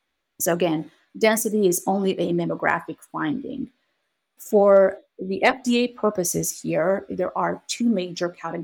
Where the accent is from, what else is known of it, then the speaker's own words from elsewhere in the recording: Albania; now in United States; the story goes back to my years of growing up in Albania.